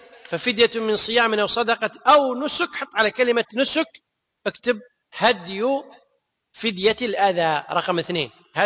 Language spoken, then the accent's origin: Arabic; Kuwait; احنا بالعمية عندنا بالكويت يقول يتوهق